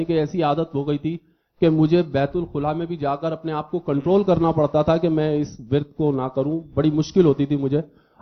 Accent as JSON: {"language": "Urdu", "town": "Karachi", "region": "Sindh", "country": "Pakistan", "said": "اور کراچی سے تعلق ہے."}